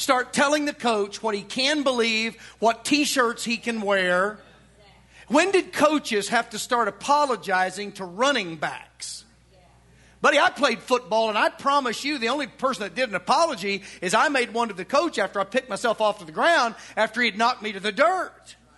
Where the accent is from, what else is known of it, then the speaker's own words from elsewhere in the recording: Arkansas, United States; And we have a lot of fun with that, mainly because I'm from Arkansas.